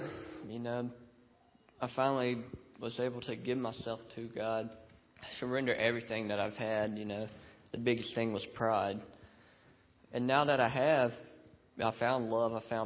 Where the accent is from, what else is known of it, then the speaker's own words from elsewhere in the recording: North Carolina, United States; I'm from North Carolina. I'm 23.